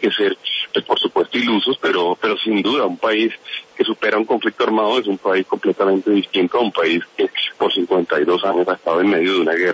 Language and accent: Spanish; Colombia; pues evidentemente somos colombianos, ¿no?